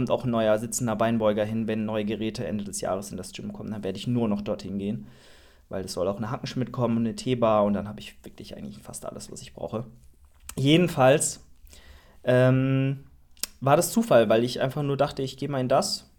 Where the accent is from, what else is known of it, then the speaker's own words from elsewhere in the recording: Karlsruhe, Baden-Württemberg, Germany; bei uns in Karlsruhe, wir sind sehr nah an Frankreich